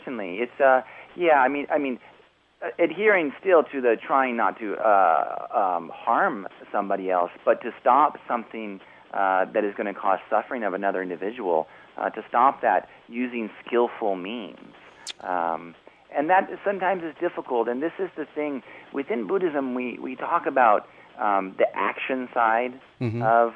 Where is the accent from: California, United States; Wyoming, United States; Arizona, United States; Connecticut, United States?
Wyoming, United States; I grew up in Wyoming, and after university I worked on a number of political campaigns